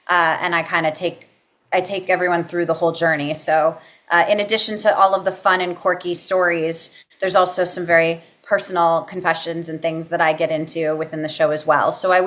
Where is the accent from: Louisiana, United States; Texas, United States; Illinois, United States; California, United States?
California, United States; Los Angeles; I'm originally from Los Angeles, and I had done a lot of work in L.A.